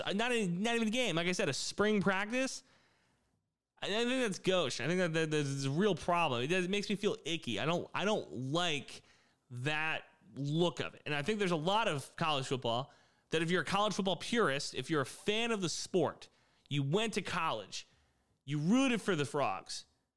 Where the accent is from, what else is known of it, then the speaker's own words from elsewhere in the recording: San Antonio, Texas, United States; He's a 6'7 sharpshooter from my hometown, San Antonio, Texas.